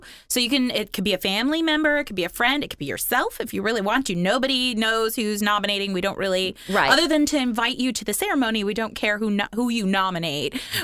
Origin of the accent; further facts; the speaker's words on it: Florida, United States; I grew up in Martin County.